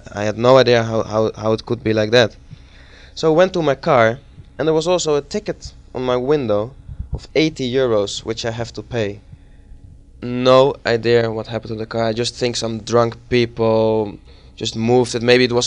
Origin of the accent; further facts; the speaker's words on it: Netherlands; English is a second language; also born or lived in Madrid, Spain; And also the television in Holland is all in English with Dutch subtitles. So as a child, you really get used to the English language.